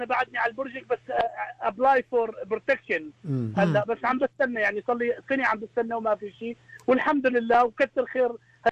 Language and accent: Arabic; Syria; moved away as an adult; now in Australia; طلعت من سوريا من حرب